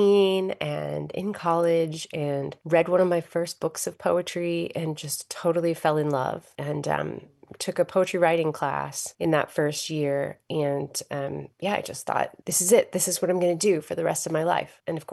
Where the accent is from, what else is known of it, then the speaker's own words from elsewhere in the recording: Frankfort, Kentucky, United States; also born or lived in Lancaster, Pennsylvania; I grew up in Frankfort, Kentucky, and then in Lancaster, Pennsylvania.